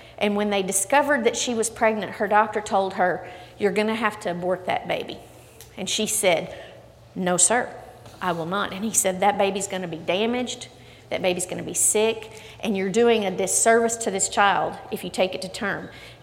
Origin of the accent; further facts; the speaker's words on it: Henderson, Tennessee, United States; I didn't just grow up in the Bible Belt. I grew up in the Holy Land of Henderson, Tennessee, right there at the feet of Freed Hardeman University.